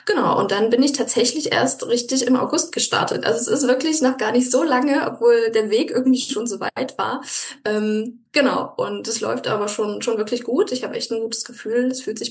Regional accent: Leipzig, Saxony, Germany; also ich bin ja aus Leipzig.

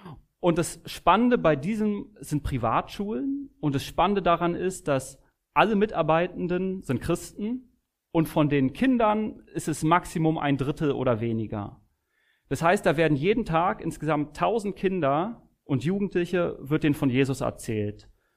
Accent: Berlin, Germany; ich bin in Berlin geboren, bin gebürtiger Kreuzberger

